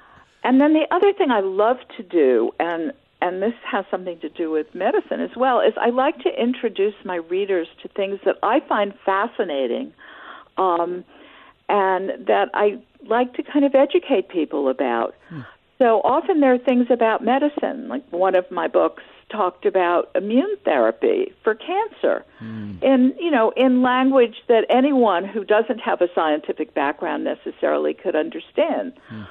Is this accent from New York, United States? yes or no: yes; New York, United States; I grew up in New York in a one-bedroom apartment.